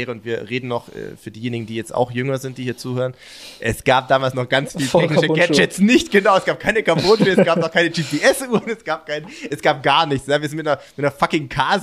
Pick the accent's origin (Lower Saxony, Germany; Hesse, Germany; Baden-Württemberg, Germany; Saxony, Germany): Baden-Württemberg, Germany; Sindelfingen; aus der Gegend, wo ich herkomme, also beim VfL Sindelfingen